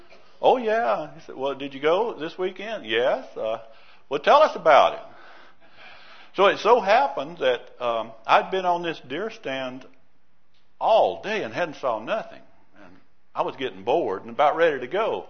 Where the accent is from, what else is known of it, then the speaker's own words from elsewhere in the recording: Louisiana, United States; moved away as an adult; now in Idaho, United States; I was raised in Louisiana. Most of you might know that from my accent, but it's, even though I've been in Idaho 23 years, I still have it.